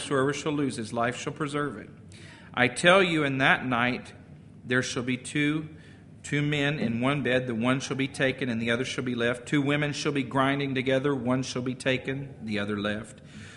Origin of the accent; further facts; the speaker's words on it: Louisiana, United States; I grew up in South Louisiana. Y'all know that that's the place where there's hurricanes that come in.